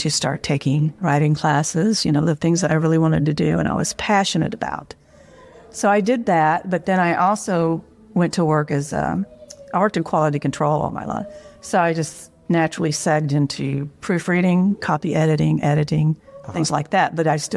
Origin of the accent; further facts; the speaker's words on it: Texas, United States; I'm from here in the Texas, and I've lived all over Texas, so that influences a lot about what I write, in that I use the South as set.